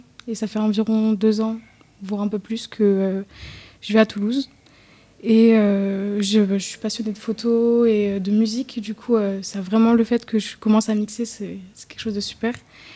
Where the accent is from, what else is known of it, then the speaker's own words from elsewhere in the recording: Morocco; moved away as an adult; now in France; je viens du Maroc. J'y ai passé toute ma vie et dans le but de pouvoir faire du cinéma